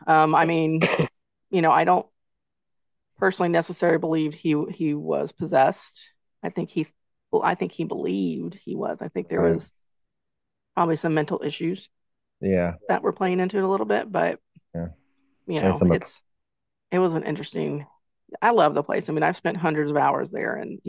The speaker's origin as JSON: {"language": "English", "region": "Tennessee", "country": "United States", "tie": "born or raised there", "said": "I grew up in Tennessee, so."}